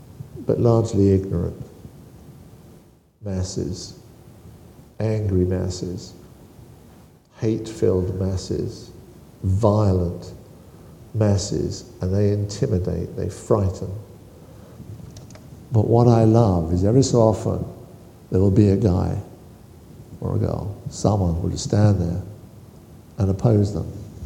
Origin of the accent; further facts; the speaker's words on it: United Kingdom; It's probably because I'm British. We're just awkward.